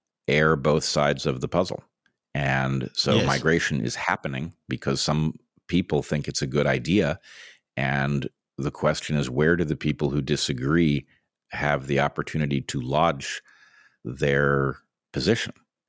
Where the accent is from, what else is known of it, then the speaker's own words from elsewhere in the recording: United States; But as an American, I find it absolutely alarming